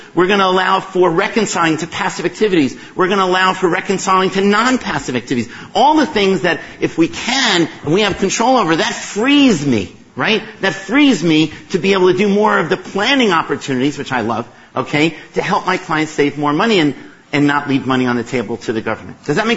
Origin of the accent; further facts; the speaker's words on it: New York, United States; it doesn't matter that we only have an hour to do this because I'm from New York and I can talk faster than this.